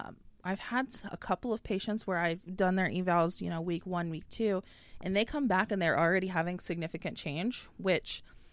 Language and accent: English; Indiana, United States; Yeah, so I'm from Indiana originally.